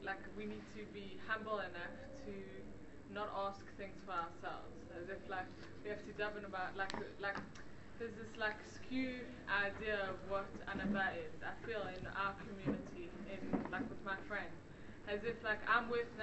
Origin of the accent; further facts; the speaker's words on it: Israel; at least growing up in Israel, I grew up in Israel